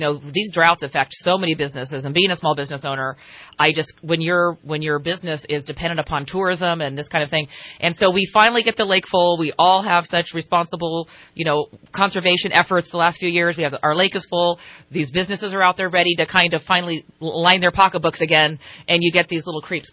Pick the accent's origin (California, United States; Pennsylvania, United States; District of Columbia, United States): California, United States; Redding; And oftentimes when I'm traveling, I'll say I'm from Reading, and they're like, oh, is that, I've been to that lake up there.